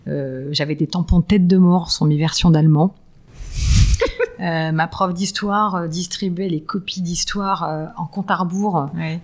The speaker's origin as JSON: {"language": "French", "region": "Île-de-France", "country": "France", "tie": "born or raised there", "said": "J'ai grandi en banlieue nord."}